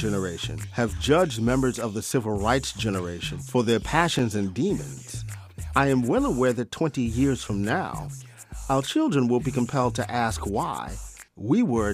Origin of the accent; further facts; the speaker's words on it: Bronx, New York, United States; the music I loved as a teenager growing up in the Bronx. I've come to realize that my attachment to hip-hop is part of what defines me as an African-American man in the early 21st century.